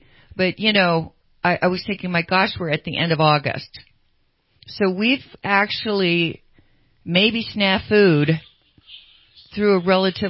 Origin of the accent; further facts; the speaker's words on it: Sacramento, California, United States; I grew up in Sacramento on the American River. Was my junior through high school, which was Rio Americano area, and right on the river.